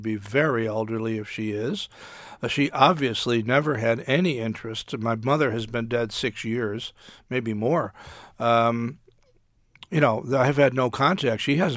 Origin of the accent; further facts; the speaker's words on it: Waterbury, Connecticut, United States; in a large general hospital in my hometown, Waterbury, Connecticut.